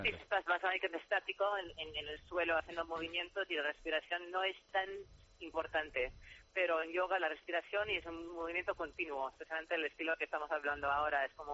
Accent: United States; No, porque soy americana y tengo la cosa de privacidad.

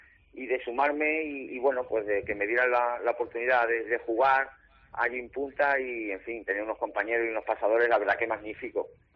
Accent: Huelva, Andalusia, Spain; moved away; Aprendí muchísimo cuando salí de Huelva y fui a Madrid, a la capital, a jugar con el Rayo.

